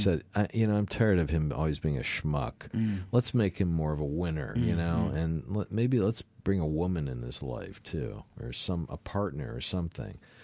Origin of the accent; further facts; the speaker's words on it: Chicago, Illinois, United States; a little bit of, you know, soul because I grew up in Chicago and stuff.